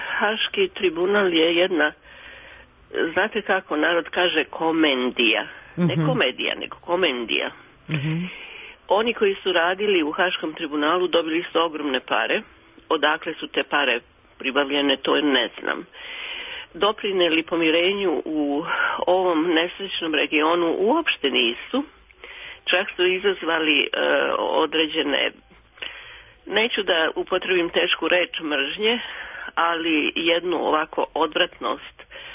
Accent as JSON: {"language": "Serbian", "country": "Serbia", "tie": "born there", "said": "ja sam rođena u Srbiji, od majke koja je rođena u Srbiji i otacu, znači ja sam Srpkinja. Sa dvojnim državljanstvom do duše"}